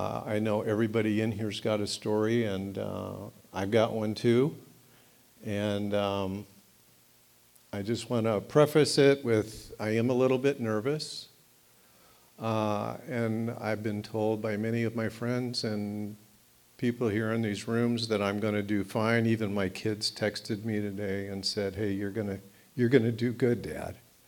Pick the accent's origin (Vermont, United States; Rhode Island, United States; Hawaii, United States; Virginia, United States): Hawaii, United States; born there; I was born in Hawaii. My claim to fame, I always like to tell people, I was born in Hawaii.